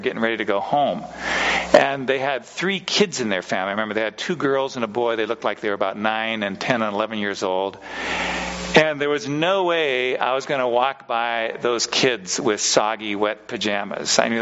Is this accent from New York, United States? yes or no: no; Seattle, Washington, United States; But when I was growing up, my family, I grew up in Seattle